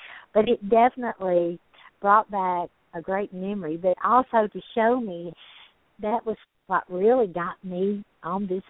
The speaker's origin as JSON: {"language": "English", "town": "Kingsport", "region": "Tennessee", "country": "United States", "tie": "born or raised there", "said": "Up in East Tennessee, my hometown, Kingsport."}